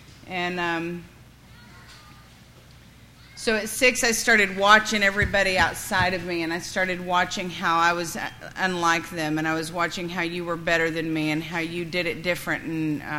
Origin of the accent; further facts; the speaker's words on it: Dallas, Texas, United States; born there; I was born in Dallas, Texas, and today I got a lot of attention for that, so it's good.